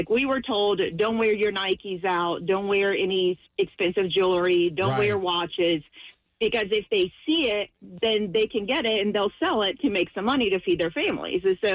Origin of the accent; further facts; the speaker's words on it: Brazil; now in United States; I'm originally from Brazil